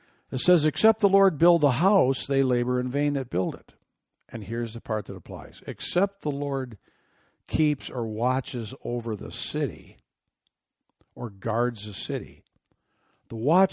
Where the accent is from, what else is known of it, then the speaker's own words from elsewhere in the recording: Great Lakes, United States; also born or lived in Grand Haven; I grew up in the Great Lakes, lived in Grand Haven, a lot of shipping all over the place.